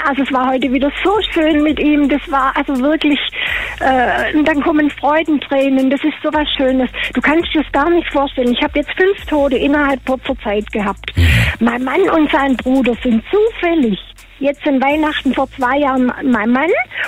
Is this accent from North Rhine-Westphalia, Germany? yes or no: no; Baden-Württemberg, Germany; Ich bin eine Schwäbin und die Schwaben, die geben keine Komplimente. Aber mein Kompliment war, ich bin jetzt über 70.